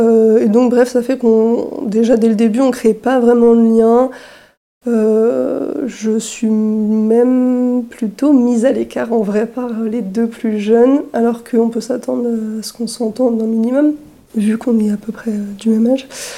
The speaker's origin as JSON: {"language": "French", "town": "Lannion", "region": "Brittany", "country": "France", "tie": "born or raised there", "also_born_or_lived": "Spain", "said": "Je suis née en Espagne, mais j'ai fait toute ma vie en France. Et j'étais sur Lannion, dans les Côtes d'Armor, du coup, avec mes parents"}